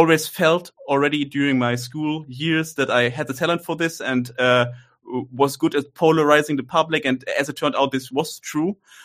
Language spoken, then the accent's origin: English; Germany; English is a second language; I have the opportunity now to discuss public problems that are specific to Germany and local problems. I can refer to the memes of our country, and I quite enjoy this.